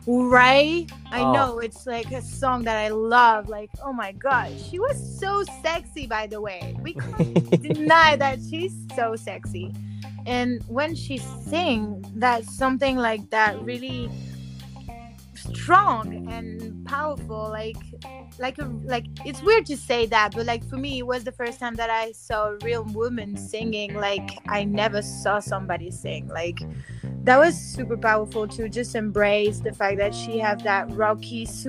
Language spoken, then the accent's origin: English; southern France, France; English is a second language; now in Los Angeles, United States; I'm from France, born and raised actually like in the south